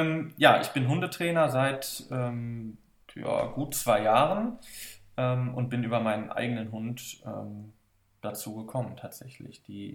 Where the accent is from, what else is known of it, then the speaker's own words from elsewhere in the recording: Alpen, North Rhine-Westphalia, Germany; ich komme aus dem schönen Alpen am Niederrhein, nicht den Alpen